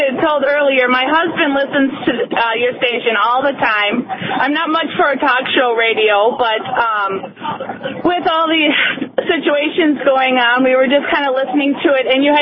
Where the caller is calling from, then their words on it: Ardis, South Dakota, United States; From Ardis, South Dakota.